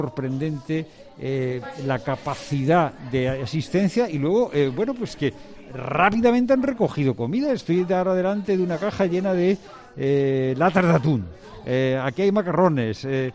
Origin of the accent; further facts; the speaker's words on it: Spain; Nosotros somos de España.